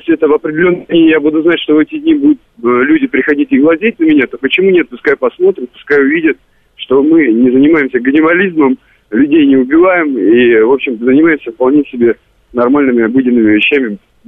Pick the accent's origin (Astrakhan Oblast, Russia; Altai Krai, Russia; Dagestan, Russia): Dagestan, Russia; я мусульманин, родом из Дагестана